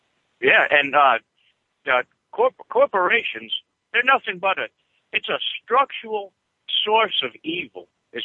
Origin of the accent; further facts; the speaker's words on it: Louisiana, United States; live right outside of New Orleans, because we have, in Louisiana, we have parishes instead of county. I'm from St. Tammany Parish